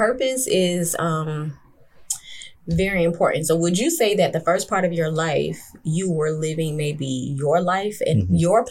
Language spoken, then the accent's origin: English; Jacksonville, Florida, United States; oh, I'm a fashion stylist and I'm from Jacksonville and I do it in Jacksonville